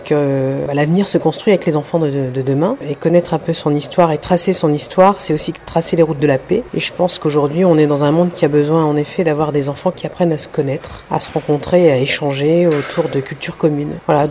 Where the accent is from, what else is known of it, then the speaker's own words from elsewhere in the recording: Hauts-de-France, France; puisque nous on est issus du Nord-Pas-de-Calais